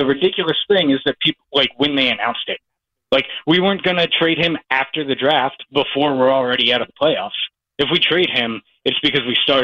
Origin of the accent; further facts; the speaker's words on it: New Jersey, United States; because, you know, I grew up in New Jersey. Like, my dad's a Giants fan.